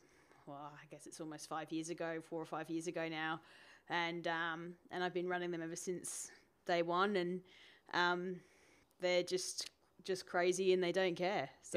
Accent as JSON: {"language": "English", "country": "United Kingdom", "tie": "born or raised there", "moved": "yes", "lives_now": "Australia", "said": "I grew up in the UK in the southwest of England."}